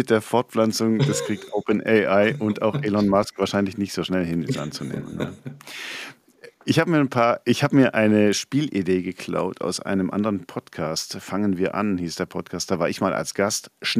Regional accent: Konstanz, Baden-Württemberg, Germany; Wir kommen beide aus Konstanz.

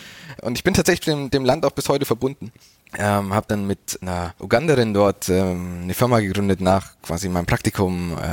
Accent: Bavaria, Germany; born there; ich bin ganz in der Nähe von Landsberg hier geboren und habe dann in München studiert und auch den Großteil meines Berufslebens in München verbracht. Mit kleinen Stationen im Ausland

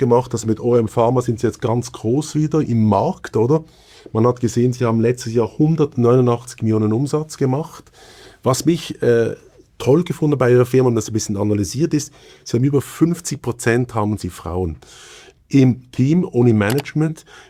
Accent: Basel, Basel-Stadt, Switzerland; Jetzt habe ich eine dumme Frage als Basler.

